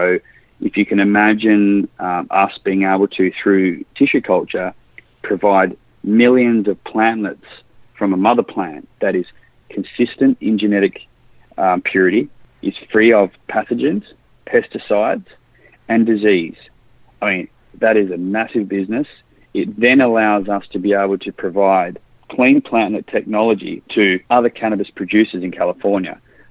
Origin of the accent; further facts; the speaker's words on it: Western Australia, Australia; born and bred in Western Australia, a long way away from North America.